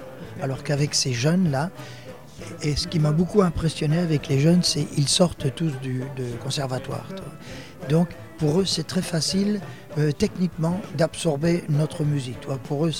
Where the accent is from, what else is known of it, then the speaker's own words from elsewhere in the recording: Cherbourg, Normandy, France; au patronage laïque de ma ville où j'ai grandi, là, à Cherbourg.